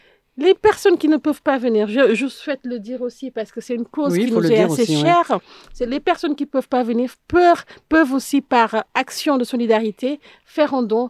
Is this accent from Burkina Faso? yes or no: no; France; la France, parce que nous sommes français